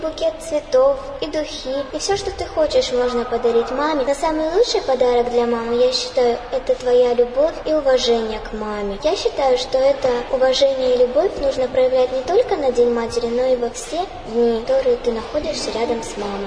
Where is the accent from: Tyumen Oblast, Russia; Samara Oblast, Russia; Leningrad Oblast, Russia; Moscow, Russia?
Tyumen Oblast, Russia; Sladkovo; я из Сладкова.